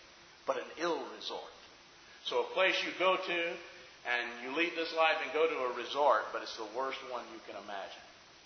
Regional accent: the South, United States; Obviously, growing up in the South, you know about Baptist and, you know, a few other religions

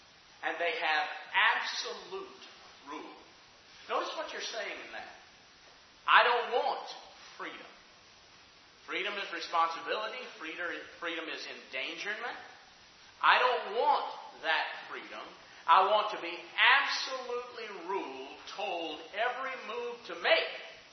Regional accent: Decatur, Alabama, United States; My hometown of Decatur, Alabama, Wes knows very well, is not a huge town. I think it's up to about 70 to 75,000 people.

